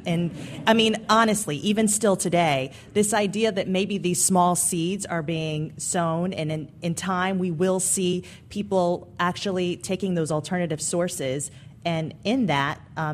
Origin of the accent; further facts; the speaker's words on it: Detroit, Michigan, United States; But, you know, I come from Detroit, the Motor City capital, and it's still very much much a motor city.